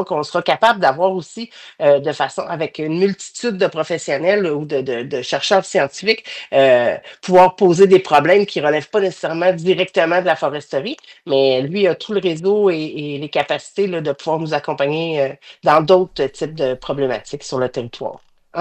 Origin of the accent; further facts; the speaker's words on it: Quebec, Canada; ça s'en vient chez nous dans la Naudière aussi.